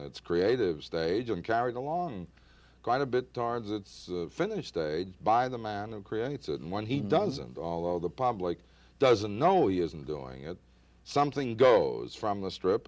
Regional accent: New Haven, Connecticut, United States; I lived in New Haven. I was born and raised in New Haven.

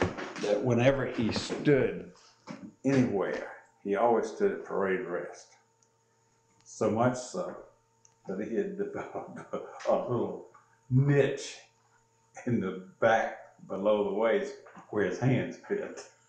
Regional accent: South Carolina, United States; And since I was from South Carolina, I knew who he was, and he knew who I was.

